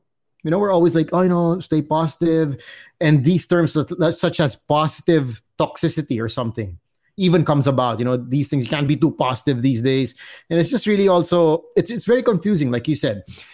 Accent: Philippines; Well, I actually, based on my experience, growing up as an Indian in the Philippines wasn't exactly the easiest thing

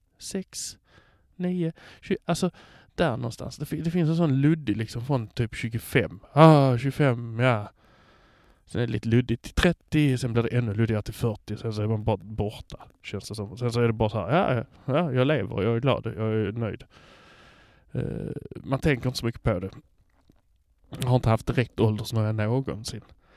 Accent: Höör, Skåne, Sweden; also born or lived in Malmö; Jag kommer från Hör, säger jag alltid. Hör är vackert att säga på skånska. Eller kanske inte. Men det ligger mitt i Skåne i alla fall.

